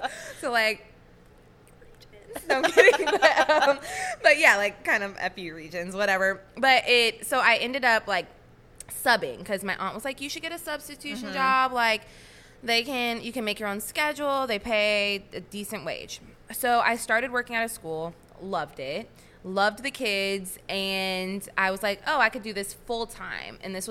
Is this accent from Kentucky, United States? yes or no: no; Indiana, United States; She knew I was from Indiana, so she was calling me, like, small town, like, country, all the things.